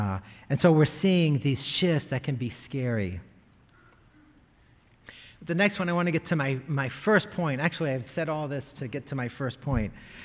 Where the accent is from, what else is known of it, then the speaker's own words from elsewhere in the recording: United States; part of my journey as an American Latino, right, who has this duality of cultures